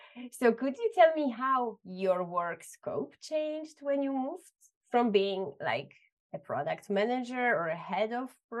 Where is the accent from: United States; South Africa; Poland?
Poland; now in Spain; And I'm in Spain and I'm from Poland.